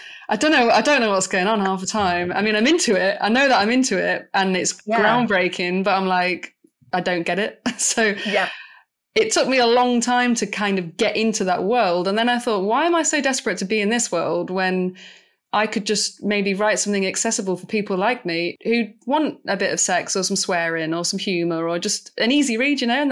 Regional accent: Manchester, North West England, United Kingdom

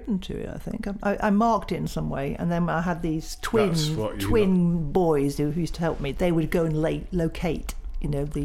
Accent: United Kingdom; That's because we're British.

